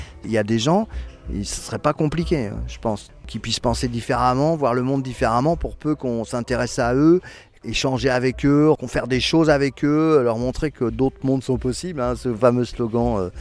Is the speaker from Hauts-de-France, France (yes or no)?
no; Saint-Nazaire, Pays de la Loire, France